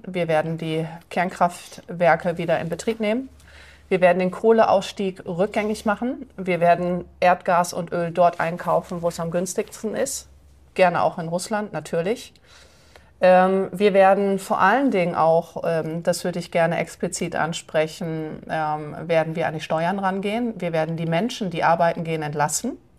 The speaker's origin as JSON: {"language": "German", "country": "Germany", "said": "meine vornehmliche Aufgabe ist, meine Heimat, die Bundesrepublik Deutschland, die ich liebe und der ich dienen möchte, wieder vom Kopf auf die Füße zu stellen"}